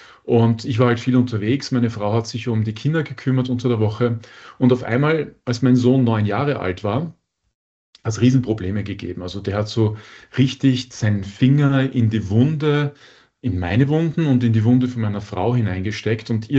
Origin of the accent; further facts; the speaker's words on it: Vienna, Austria; born there; now in Linz, Austria; Ja, ich bin Deutscher eigentlich. Hört man jetzt vielleicht nicht so sehr von meinem Akzent. Und ich bin in Wien geboren.